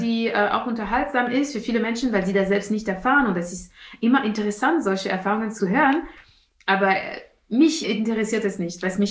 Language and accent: German; France; moved away as an adult; now in London, United Kingdom; habe das erst bemerkt, als ich nach London gezogen bin mit 20 und dann haben mich die Leute gefragt, wo kommst du her? Dann habe ich gesagt, so ja, mein Vater kommt aus Algerien, meine Mutter aus Martinique.